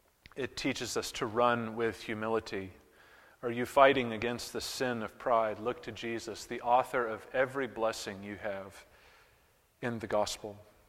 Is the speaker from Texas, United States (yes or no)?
no; Manchester, New Hampshire, United States; I grew up in New Hampshire, as some of you know, and one of the largest parks in my hometown of Manchester, New Hampshire, is Stark Park.